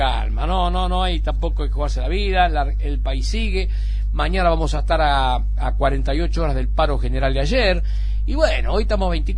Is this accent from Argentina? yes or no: yes; Argentina; Así somos los argentinos y así está el fútbol en nuestro país.